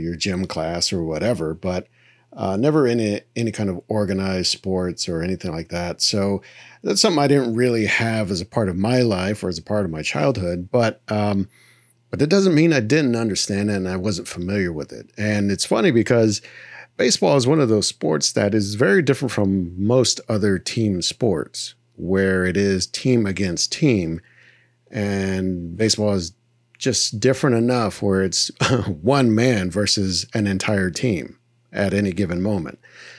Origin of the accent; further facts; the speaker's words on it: Texas, United States; You know, growing up in Texas, it's not just baseball.